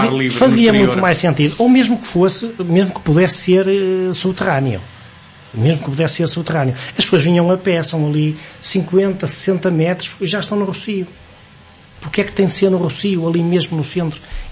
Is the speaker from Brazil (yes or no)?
no; Amarante, Norte, Portugal; ou até mais nos interiores, de onde eu sou natural, no caso de Amarante, Felgueiras, Vizela, Paz Ferreira